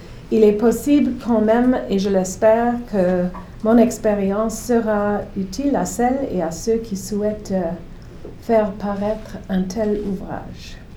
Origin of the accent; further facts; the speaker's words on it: Northern Ireland, United Kingdom; I'm from Northern Ireland, so far from the Arab world.